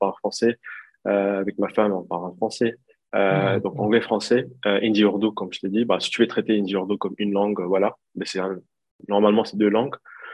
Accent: DR Congo; J'ai dit, je suis indien, mais j'ai vécu au Congo, où j'ai grandi au Congo, où de temps en temps, je dis même, je suis africain ou centrafricain, parce que à la base, on est des Burundis et Rwanda et Tanzanie. Après, je dis, je suis d'origine indienne.

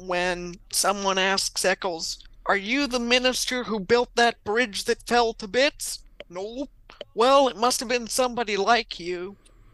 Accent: Canada; maybe it's because I'm Canadian

